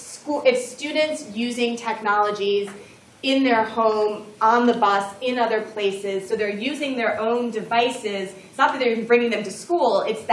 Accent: New Hampshire, United States; We've seen, actually, in my home state of New Hampshire very recently

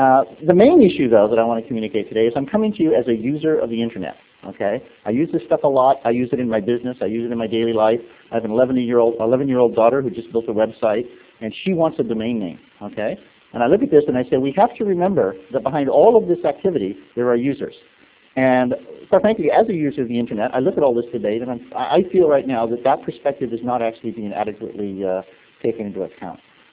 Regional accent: United States; now in Canada; Having lived in Canada for a while, I'm actually originally American, but I've lived in Canada for quite some time. So because I'm now Canadian

